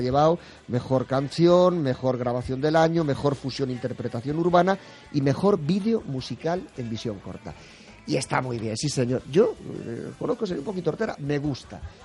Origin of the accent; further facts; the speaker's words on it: Spain; escucha, cómo somos los españoles